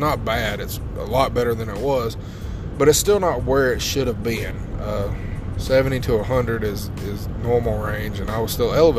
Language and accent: English; Alabama, United States; Yes, I'm from the South. I'm from Alabama, so we drink sweet tea every fucking day.